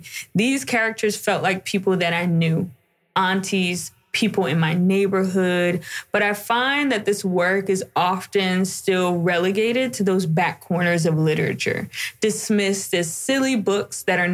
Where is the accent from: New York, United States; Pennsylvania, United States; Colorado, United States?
Pennsylvania, United States; Philadelphia; Growing up in Philadelphia, there were a few Black-owned bookstores at the time